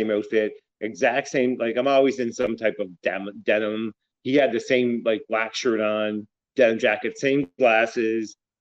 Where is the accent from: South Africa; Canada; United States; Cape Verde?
Canada; Cape Breton, Nova Scotia; And I grew up in Cape Breton, Nova Scotia